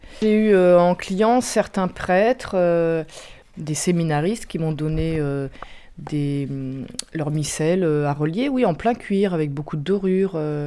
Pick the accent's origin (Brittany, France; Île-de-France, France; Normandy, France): Normandy, France; Caen; Et vu que je suis normande, j'habitais à Caen.